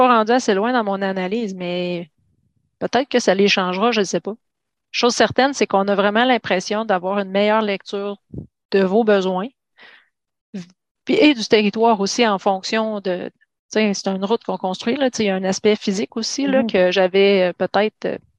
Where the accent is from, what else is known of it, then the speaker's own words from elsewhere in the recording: Quebec, Canada; Moi, je suis originaire de la Mauricie.